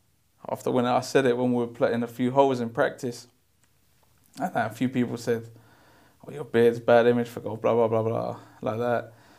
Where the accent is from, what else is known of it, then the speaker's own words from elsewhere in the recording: Jamaica; And I said, because I'm Jamaican. I said, because I'm black, like this.